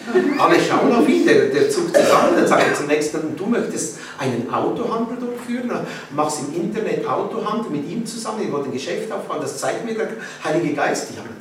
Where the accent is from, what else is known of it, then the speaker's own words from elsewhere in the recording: Switzerland; so sind wir in die Dörfer gegangen, bei uns in der Schweiz, katholische Dörfer